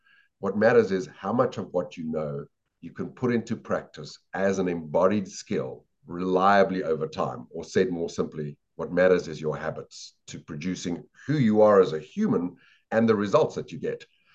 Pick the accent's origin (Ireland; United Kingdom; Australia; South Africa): South Africa; moved away as an adult; now in United States; Well, you'll very quickly tell from my accent that I'm not from America, which is where I live. I grew up in South Africa, started and ran my first business there.